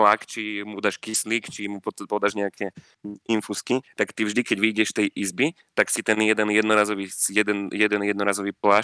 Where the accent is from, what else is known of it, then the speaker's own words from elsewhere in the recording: Žilina Region, Slovakia; proste ako u nás na Orave, však babky na dedine